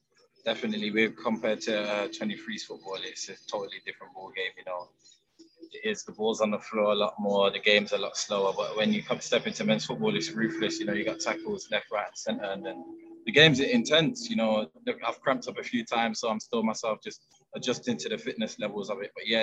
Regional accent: Birmingham, West Midlands, United Kingdom; Yeah, born and bred in Birmingham.

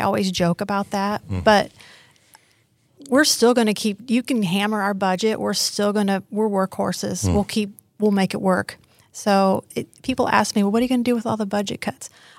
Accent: Indiana, United States; But because I grew up in Indiana, you know, I love the comfort food

